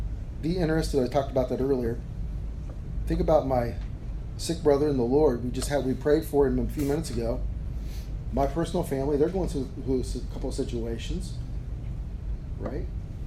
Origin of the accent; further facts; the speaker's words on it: Ohio, United States; We're all from Ohio, so we know the Buckeyes.